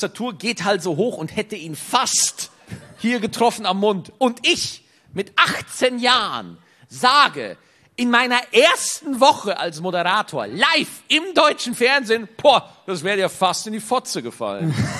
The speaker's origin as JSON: {"language": "German", "region": "Bavaria", "country": "Germany", "said": "wenn man so Dialektsprache hat, zum Beispiel bei uns in Bayern gibt's ja heute Glückster Futzen"}